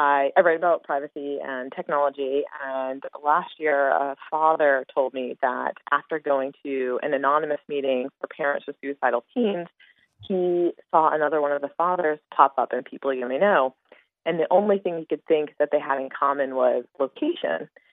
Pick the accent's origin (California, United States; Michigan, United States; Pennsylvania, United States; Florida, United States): Florida, United States; And I grew up in Florida, but my family's originally from Ohio